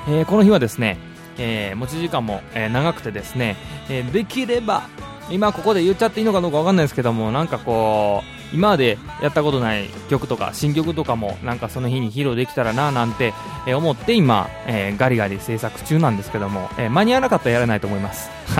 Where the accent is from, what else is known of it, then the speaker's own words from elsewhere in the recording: Kyoto, Japan; 京都で、地元京都で、ボックスホールというところで、ライブしたいなと思います。